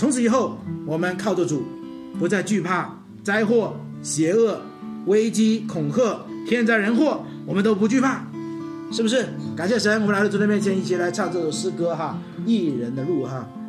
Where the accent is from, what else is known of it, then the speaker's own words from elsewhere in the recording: China; 我们中国人有句话说"近墨者黑"，是不是？